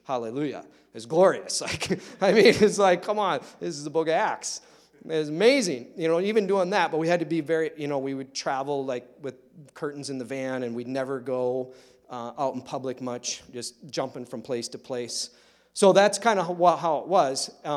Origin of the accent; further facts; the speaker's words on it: United States; It really encourages my faith as an American, as a Westerner, to live radical for Jesus